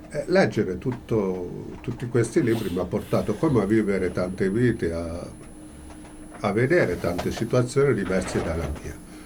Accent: Perugia, Umbria, Italy; A Fontivecchia. Io sono nato e vissuto a Fontivecchia.

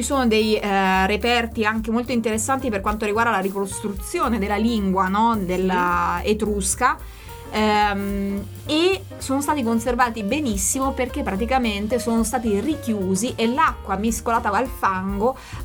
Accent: San Casciano dei Bagni, Tuscany, Italy; finalmente sono stati annunciati gli esiti di uno scavo archeologico dalle mie parti, a San Casciano Bagni.

